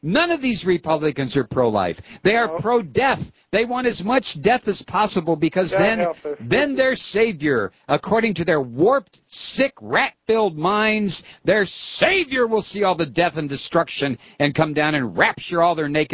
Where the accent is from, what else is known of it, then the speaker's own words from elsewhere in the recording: Ohio, United States; I mean, that's my home state. I was born there. I sucked in the air there. This is where I went to school.